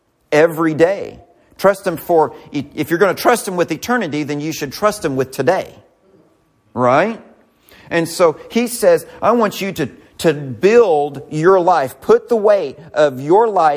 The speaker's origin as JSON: {"language": "English", "region": "Missouri", "country": "United States", "said": "I'm from Missouri. You have to show me."}